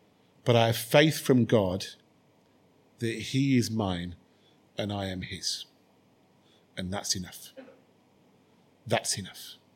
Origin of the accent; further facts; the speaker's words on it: United Kingdom; because we're British, we're middle class, we're stoic.